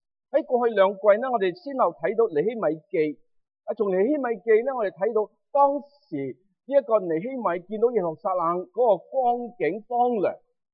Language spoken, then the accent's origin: Cantonese; Chaozhou, Guangdong, China; 咁我哋潮州人呢，我哋就会讲平安啊。